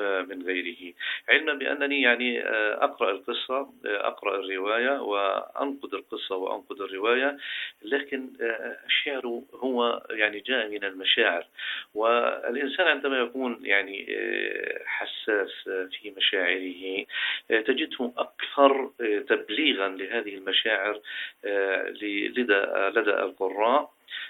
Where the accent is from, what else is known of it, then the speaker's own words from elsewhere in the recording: Palestine; المعاناة التي نعيشها نحن في فلسطين